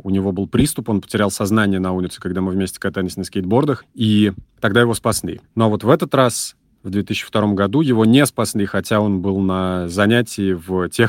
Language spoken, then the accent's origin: Russian; Saratov, Saratov Oblast, Russia; я работаю в русской службе BBC, мне 31 год, скоро будет 32 года. Я родом из Саратова